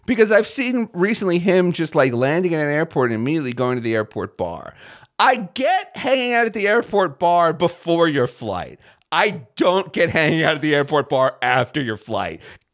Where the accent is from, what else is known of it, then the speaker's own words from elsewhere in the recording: New York, United States; as a New Yorker, you're just kind of used to the idea that, like, there's going to be violence and vomit on trains.